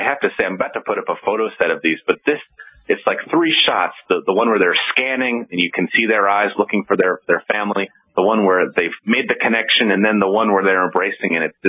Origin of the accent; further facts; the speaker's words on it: Boston, Massachusetts, United States; And just as a Bostonian, a very, very worthwhile experience.